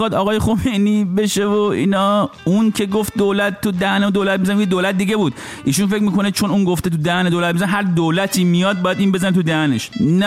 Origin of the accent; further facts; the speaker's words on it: Rasht, Gilan, Iran; ما یه رابطه رشتی، خب منم اهل رشتم، یه رابطه رشتی تو هم داریم.